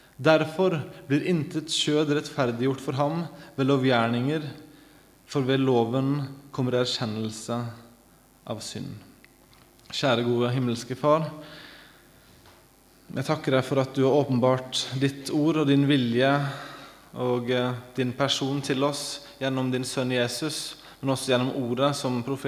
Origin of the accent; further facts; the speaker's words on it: Sotra, Vestland, Norway; also born or lived in United States; Jeg er vestlending, selv om det ikke høres sånn ut. Men jeg er altså født og oppvokst på Sotra utenfor Bergen, og har bodd stort sett der hele livet mitt, utenom et par år i USA, hvor jeg var studert teologi